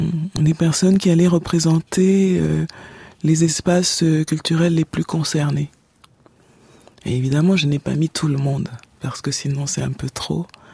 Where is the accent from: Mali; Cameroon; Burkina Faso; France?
Cameroon; c'est chez nous, c'est la côte du Cameroun, parce que je suis camerounaise